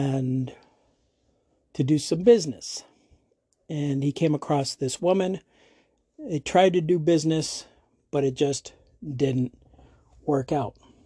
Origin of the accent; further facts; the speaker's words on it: Denver, Colorado, United States; I'm from Denver. My formative years were spent in Denver.